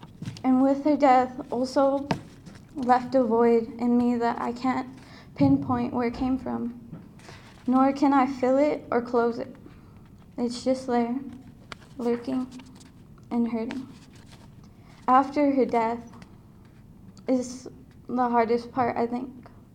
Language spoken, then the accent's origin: English; Rosebud Reservation, South Dakota, United States; I'm from the Rosebud Reservation and go to TCHS, Todd County High School.